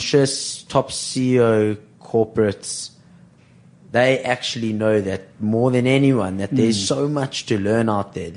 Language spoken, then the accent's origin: English; Johannesburg, Gauteng, South Africa; I'm from Joburg